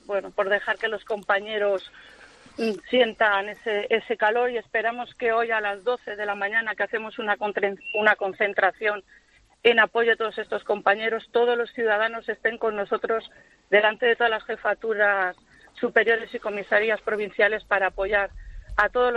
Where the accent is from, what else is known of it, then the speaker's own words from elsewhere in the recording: Catalonia, Spain; Yo soy catalana española y no me importa decirlo.